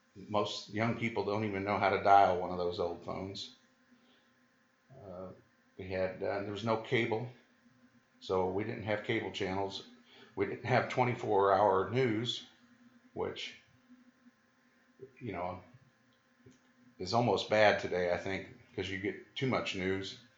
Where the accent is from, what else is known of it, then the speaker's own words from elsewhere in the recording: Alton, Illinois, United States; born there; I was born in May of 1962 in Alton, Illinois, Alt Memorial Hospital.